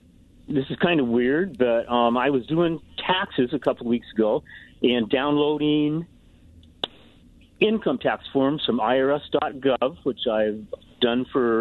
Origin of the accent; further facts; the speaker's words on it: Colorado, United States; Yeah, I'm from Colorado and I have relatives in Colorado.